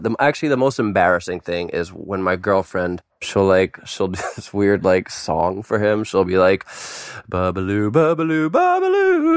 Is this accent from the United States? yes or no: no; Kenya; Growing up in Kenya, quick backstory. When I grew up in Kenya, I was on an island off the coast, and it was a very like open, small village